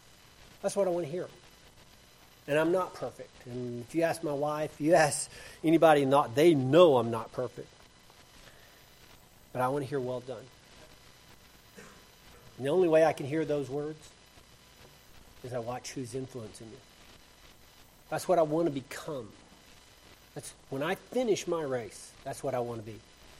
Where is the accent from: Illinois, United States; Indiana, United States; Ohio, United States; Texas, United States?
Texas, United States; Now, y'all know, just from me talking here, I'm from West Texas.